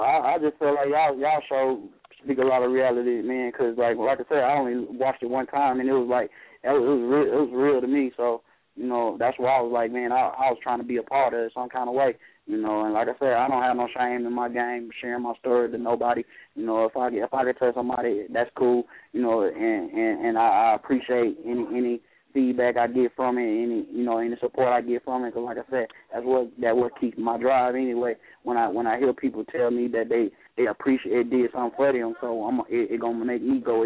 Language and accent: English; Mississippi, United States; now in Colorado Springs, United States; I'm from Mississippi, but I stay out here in Colorado Springs, Colorado right now.